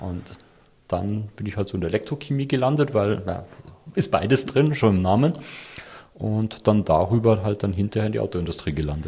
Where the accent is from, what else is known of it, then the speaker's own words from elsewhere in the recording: Ingolstadt, Bavaria, Germany; seit fast 12 Jahren, also in einem Monat sind es genau 12 Jahre, wo Ich wieder hier bin in Ingolstadt, also gebürtiger Ingolstädter, das hat mich wieder heimgeführt.